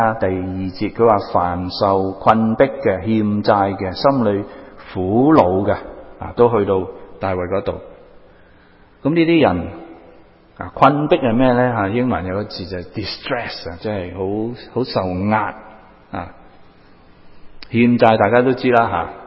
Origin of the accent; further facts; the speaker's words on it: Hong Kong; born there; 我哋喺香港出世最大嘅洞都係雙寶仔洞啦